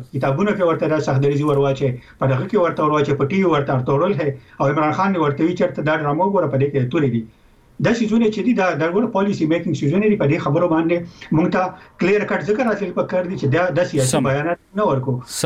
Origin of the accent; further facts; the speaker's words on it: Khyber Pakhtunkhwa, Pakistan; موږ د پښتونخوا یو